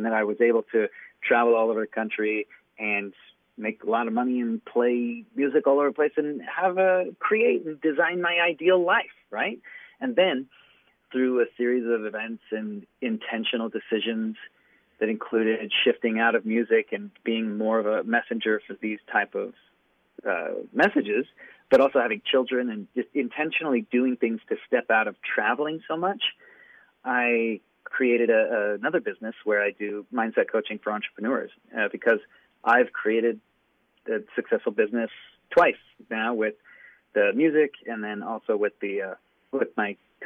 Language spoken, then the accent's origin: English; Rexburg, Idaho, United States; I'm from Rexburg, Idaho.